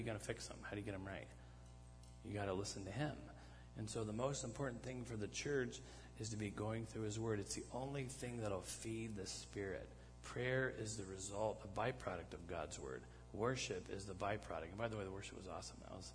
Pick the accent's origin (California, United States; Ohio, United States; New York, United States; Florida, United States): Ohio, United States; Cleveland; Anybody here Warriors fans? See, I'm from Cleveland.